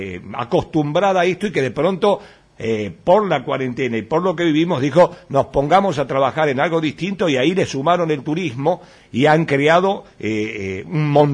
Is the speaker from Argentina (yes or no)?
yes; Santa Ana, Tucumán, Argentina; para mi caso particular, que soy de Tucumán, de la localidad de Santa Ana